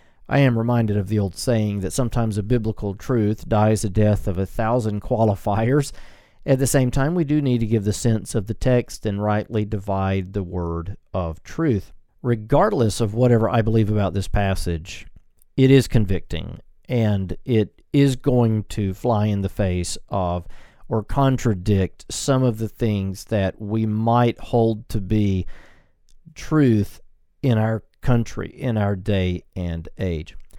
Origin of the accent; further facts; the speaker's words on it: United States; It flies in the face of a lot of what I personally feel as an American.